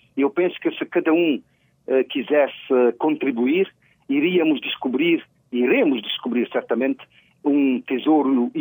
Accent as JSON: {"language": "Portuguese", "country": "Cape Verde", "said": "Enquanto cabo-verdiano, eu acho que todos os momentos são bons para lembrar"}